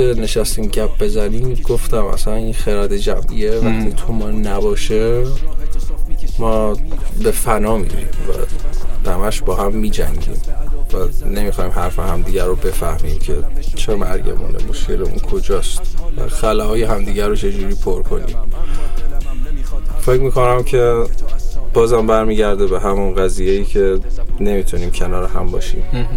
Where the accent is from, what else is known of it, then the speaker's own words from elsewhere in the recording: Iran; خاص ما ایرانی هست، چون ما ایرانی هستیم